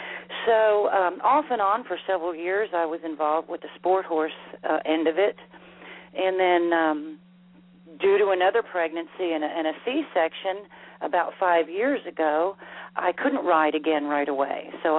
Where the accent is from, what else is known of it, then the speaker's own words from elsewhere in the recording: Lewisburg, Tennessee, United States; I'm from Marshall County originally, Lewisburg area